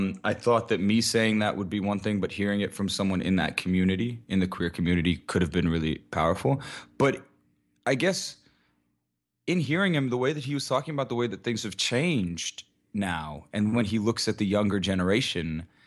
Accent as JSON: {"language": "English", "town": "Tampa", "region": "Florida", "country": "United States", "tie": "born or raised there", "said": "When growing up in Tampa, growing up where I grew up, everyone was a Republican only because their parents were Republican."}